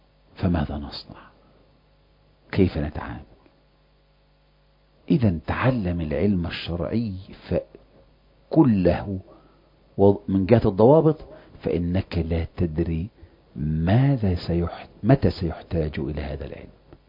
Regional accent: Egypt; بس انت تعرف احنا مصريين برضو ما تاخدناش في الكلام

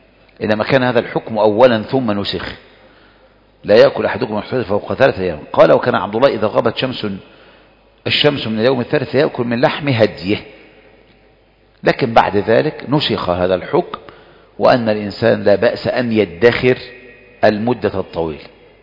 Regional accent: Egypt; زي الفسيخ كده اللي بيكرمك عندنا في مصر يجيب لك فسيخ

